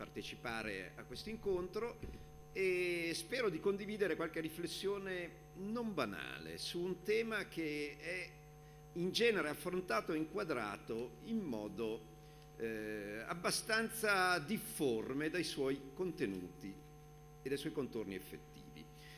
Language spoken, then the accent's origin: Italian; Piedmont, Italy; now in Milan, Italy; Io sono piemontese, ma vivo a Milano da oltre 30 anni, ahimè trascinato lì per matrimonio. E nel mio quartiere di periferia c'è la scuola giapponese.